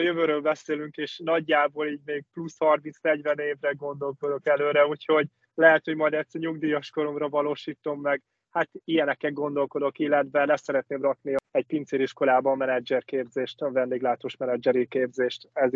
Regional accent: Zalaegerszeg, Zala, Hungary; Zalaegerszegiek vagyunk.

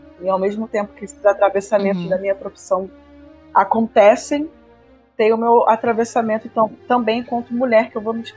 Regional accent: Rio de Janeiro, Brazil; Eu venho de um lugar que eu era moradora, me mudei recentemente, mas eu fui criada em Bangu, na Vila Aliança.

